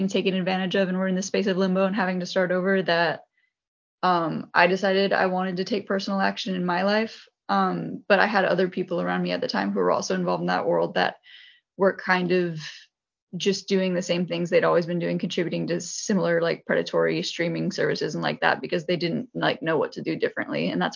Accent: Washington, United States; So I am from Washington State in America. So that's the little state just below Canada in the top left corner there. And I'm near the Seattle area.

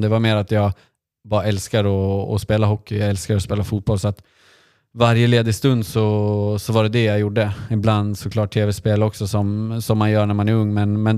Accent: Gävle, Gävleborg County, Sweden; Och vi har även spelat väldigt, väldigt många timmar på vår bakgård hemma i Gävle.

